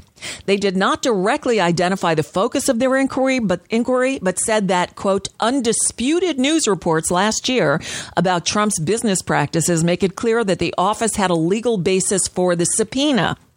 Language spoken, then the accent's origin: English; United States; It's not my fight, although kind of is because I'm an American.